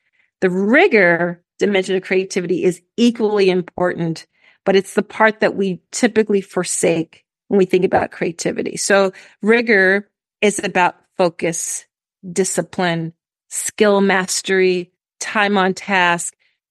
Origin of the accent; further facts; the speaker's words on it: Philadelphia, Pennsylvania, United States; I'm from Philly, in the Commonwealth of Pennsylvania